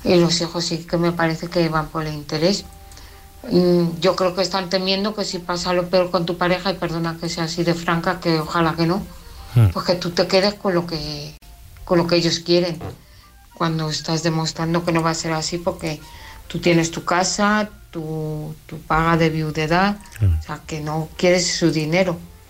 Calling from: Parla, Community of Madrid, Spain; de Parla.

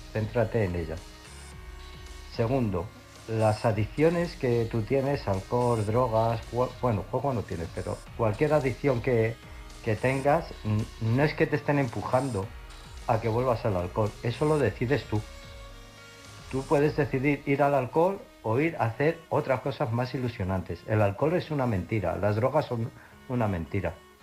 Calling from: Illescas, Castilla-La Mancha, Spain; de Illescas.

